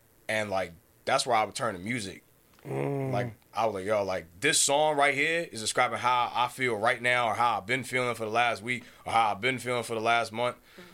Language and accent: English; Somerset, New Jersey, United States; he from the Bronx and I'm from Somerset, New Jersey. We grew up two totally different ways.